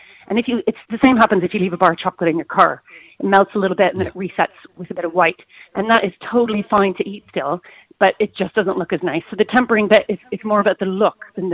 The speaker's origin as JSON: {"language": "English", "country": "Canada", "also_born_or_lived": "Australia", "moved": "yes", "lives_now": "Clonakilty, Ireland", "said": "I'm originally Canadian, actually, so the name kind of travelled with me across the globe via Australia, and we landed here in 2008."}